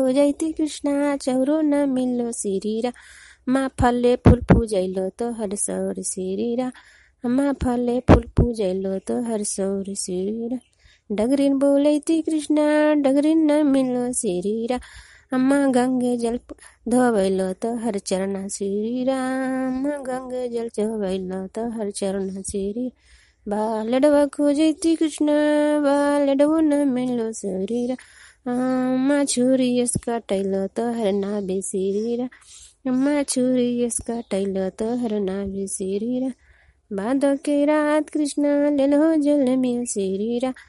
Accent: Nursarai, Bihar, India; ग्राम हंगनपुरा, पंचायत बरारा, प्रखंड नूरसराय, मैं नालंदा जिला की निवासी हूँ।

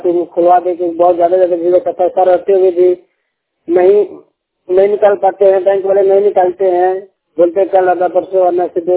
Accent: Mirzapur, Uttar Pradesh, India; Mirzapur district Uttar Pradesh से बात कर रहा हूँ। ग्रामीण क्षेत्र का रहने वाला हूँ

